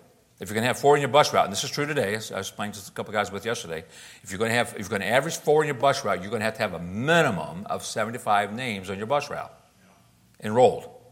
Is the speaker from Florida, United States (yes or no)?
yes; Tampa, Florida, United States; I grew up in Tampa, Florida. The first bus ministry I ever saw was in Tampa, Florida, Good Shepherd Baptist Church. My cousins rode a bus to that church.